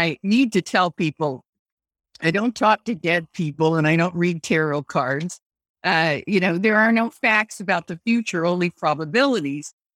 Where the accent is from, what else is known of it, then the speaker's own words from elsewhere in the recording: Japan; Whether it was my background of growing up in Japan and then experiencing the Vietnam War through my father's work